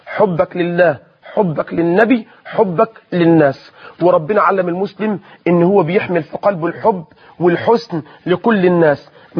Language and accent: Arabic; Sharqia Governorate, Egypt; معلش انا بس انا شرقاوي فلاح وبقولش يا ماما وبابا